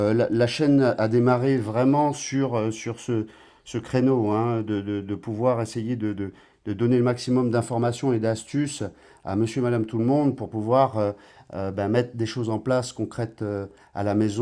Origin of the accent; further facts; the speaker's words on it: Guadeloupe; born there; Moi, je suis Guadeloupéen de naissance, donc j'ai toujours eu le cœur entre les deux îles.